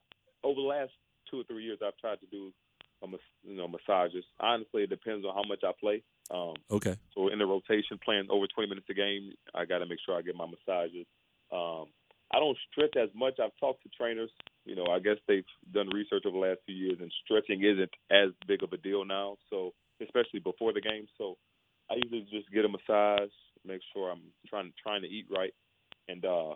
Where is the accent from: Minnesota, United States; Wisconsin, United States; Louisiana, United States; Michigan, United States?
Louisiana, United States; Baton Rouge; So I'm from Baton Rouge